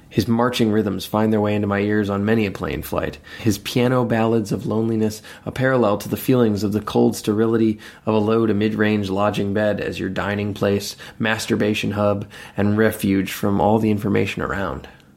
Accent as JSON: {"language": "English", "town": "Brooklyn", "region": "New York", "country": "United States", "said": "I've been traveling the world. I'm from Brooklyn."}